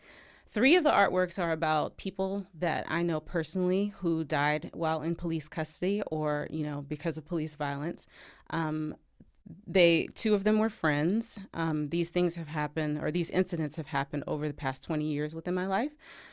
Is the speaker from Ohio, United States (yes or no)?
no; Virginia, United States; also born or lived in Washington, D.C.; now in Los Angeles, United States; I moved from Washington, D.C. I moved from the East Coast. I grew up in Virginia. And so I was there for 20-something years before I came to Los Angeles.